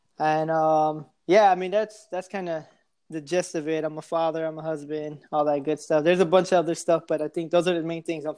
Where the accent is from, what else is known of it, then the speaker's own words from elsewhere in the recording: Houston, Texas, United States; now in Austin, United States; I live in Austin now. Originally I'm from Houston